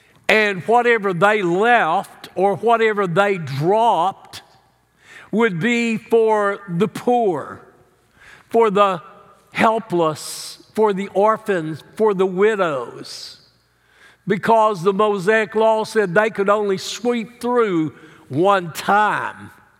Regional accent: the South, United States; I grew up in America. I grew up in the Bible Belt.

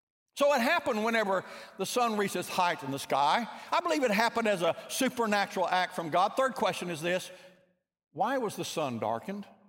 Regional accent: Oklahoma, United States; I grew up in Oklahoma before I was there

